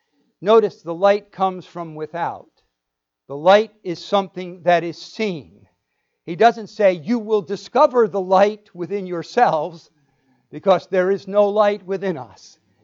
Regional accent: New Jersey, United States; I can say that because I'm from New Jersey, but I bet you couldn't tell, could you? I lost my accent.

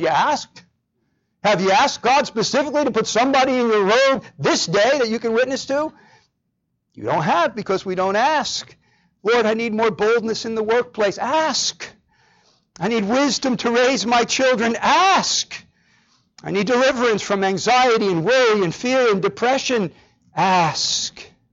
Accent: New Jersey, United States; And I'm from New Jersey. We're Jersey strong, right?

